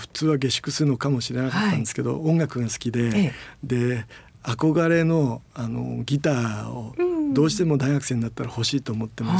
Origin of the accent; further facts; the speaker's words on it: Otsuki, Yamanashi, Japan; 山梨県の東側の大月市というところの出身です